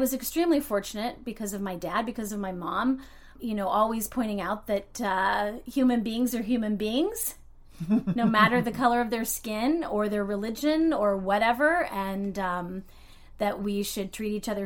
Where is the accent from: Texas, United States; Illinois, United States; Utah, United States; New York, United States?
Illinois, United States; Galesburg; I was raised in Galesburg, Illinois.